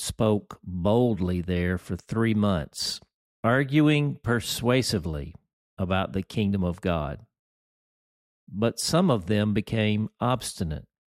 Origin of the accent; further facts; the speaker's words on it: Gillett, Arkansas, United States; I've got people now in my hometown of Gillette, Arkansas, inviting me over for tacos on Tuesdays now.